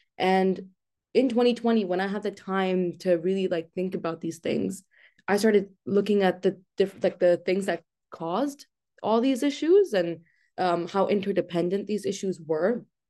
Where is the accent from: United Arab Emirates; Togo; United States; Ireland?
United Arab Emirates; Abu Dhabi; also born or lived in Pakistan / Oman; So I grew up, I was born in Pakistan. I lived there for 5 years. Then I moved to Abu Dhabi, which is a city in the UAE. Then I moved to Oman, which is another country in the Middle East. So I essentially grew up in the Middle East.